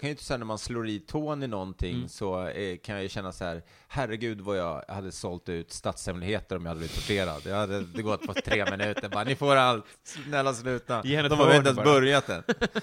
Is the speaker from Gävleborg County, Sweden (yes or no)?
no; Stockholm, Stockholm County, Sweden; Jag är uppvuxen inte så långt härifrån där vi sitter och spelar in det här. Mm. I Högdalen. Jag växte upp i Liseberg, Älvsjö, trakten.